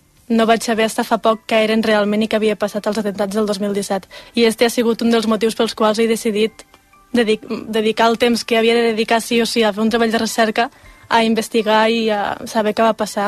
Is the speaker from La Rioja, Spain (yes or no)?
no; Batea, Catalonia, Spain; a Batea, al meu poble, i a casa, segurament, a la piscina amb els amics.